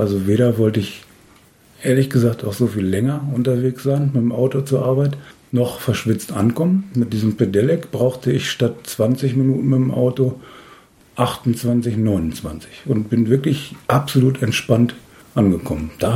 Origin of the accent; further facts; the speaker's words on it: North Rhine-Westphalia, Germany; born there; now in Hannover, Germany; bin zwar gebürtiger Westfaler, jetzt aber in Hannover gelandet. Fast 50 Jahre mittlerweile, 3 Kinder.